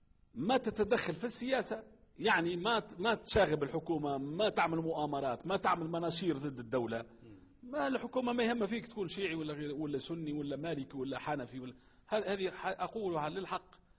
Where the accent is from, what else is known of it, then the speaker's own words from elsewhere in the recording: Tunisia; احنا عندنا في تونس الآن الشرطة أقل واحد عنده بكالوريا وسنتين جامعة